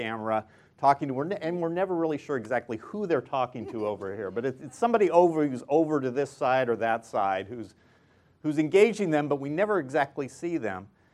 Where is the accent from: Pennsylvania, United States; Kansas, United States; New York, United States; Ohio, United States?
Kansas, United States; So I am from Western Kansas, so I can talk from whence I came from about Western Kansas.